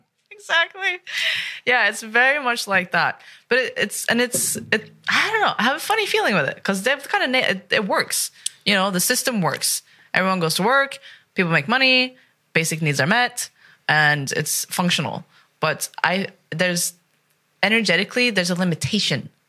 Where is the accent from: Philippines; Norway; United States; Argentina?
Norway; I grew up in Norway.